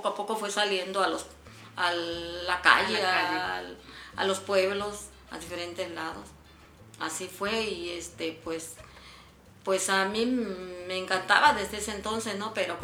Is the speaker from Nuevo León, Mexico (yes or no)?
no; Chiapas, Mexico; Y soy la musa chiapaneca, con mucho orgullo.